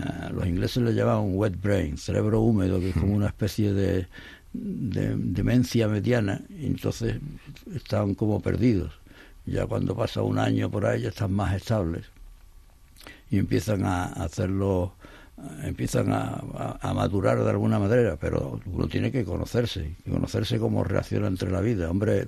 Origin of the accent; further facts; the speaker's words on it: Huelva, Andalusia, Spain; Yo, como soy de Huelva, digo un cacho.